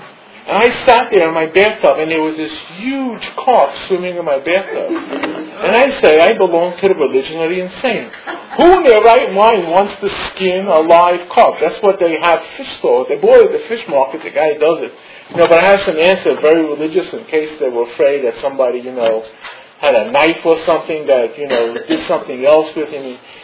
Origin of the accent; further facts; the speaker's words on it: United States; And as a kid growing up in America, like sometimes I traveled on the train when I got older to high school